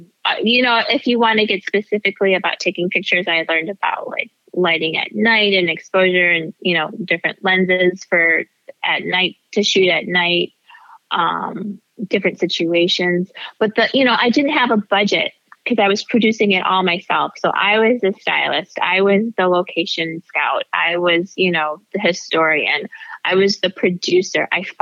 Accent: Mount Clemens, Michigan, United States; also born or lived in New York; now in Detroit, United States; Well, my family's here, and I'm a Midwest girl, I'm from Mount Clemens, so it's very different than New York.

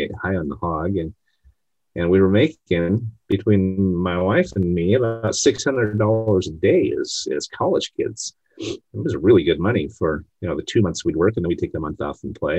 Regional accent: New Zealand; also born or lived in Utah; now in San Diego, United States; You know, I grew up in New Zealand as a kid and then lived in Utah for many years

